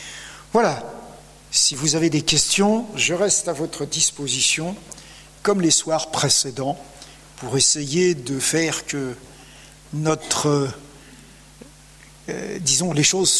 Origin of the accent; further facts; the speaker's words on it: Auvergne-Rhône-Alpes, France; À mon nom, vous devriez deviner que je suis auvergnat. C'est typique de la région où je suis né et d'où ma famille est originaire.